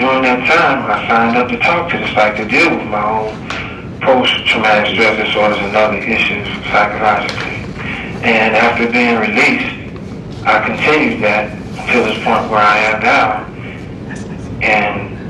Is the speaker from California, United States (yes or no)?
no; Muskegon, Michigan, United States; A friend of our family, Sister Starlene Whiteside, was a victim of a senseless act of murder in my hometown of Muskegon, Michigan.